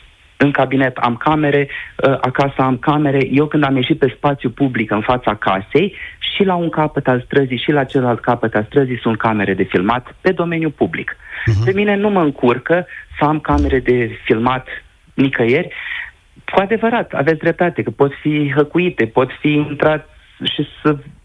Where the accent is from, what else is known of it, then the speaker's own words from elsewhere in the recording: Câmpulung Moldovenesc, Suceava County, Romania; suntem din Câmpul Moldovenesc.